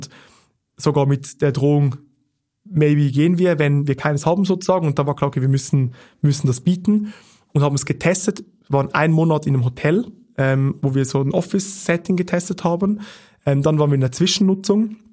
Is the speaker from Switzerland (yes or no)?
yes; Zurich, Switzerland; ich bin in Zürich aufgewachsen.